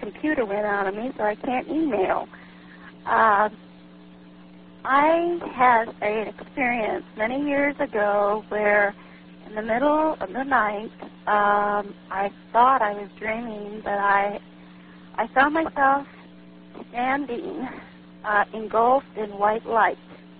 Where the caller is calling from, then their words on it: Tacoma, Washington, United States; from Tacoma.